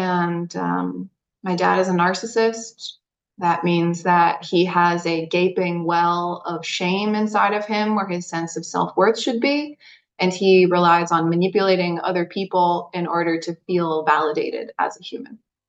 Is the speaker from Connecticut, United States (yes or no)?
yes; Connecticut, United States; now in Costa Rica; because I live in Costa Rica. So hello from Costa Rica. And I grew up in Connecticut.